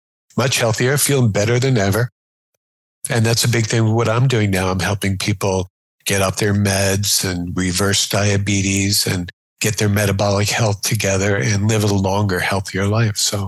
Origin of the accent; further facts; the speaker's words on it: Syosset, New York, United States; you bring me back to the days when I grew up on Syosset.